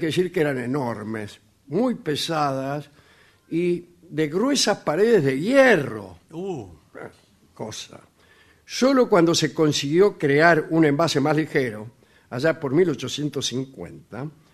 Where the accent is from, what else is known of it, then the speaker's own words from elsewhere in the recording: Merlo, Buenos Aires Province, Argentina; now in Crans-Montana, Switzerland; de Merlo, pero vivo en Crans-Montana, Suiza, sí.